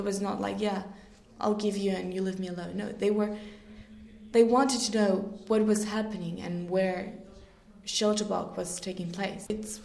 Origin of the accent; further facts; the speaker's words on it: Mexico; I come from Mexico. I'm 18 years old. I arrived in August from last year